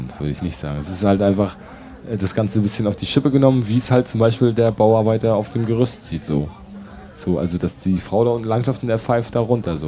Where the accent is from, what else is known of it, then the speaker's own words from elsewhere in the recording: East Germany, Germany; ich komme ja aus dem Osten